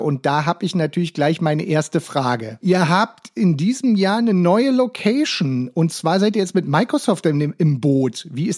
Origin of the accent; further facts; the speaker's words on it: Berlin, Germany; Für mich als Berliner ist ja schon mal toll, dass ihr überhaupt in der Stadt bleibt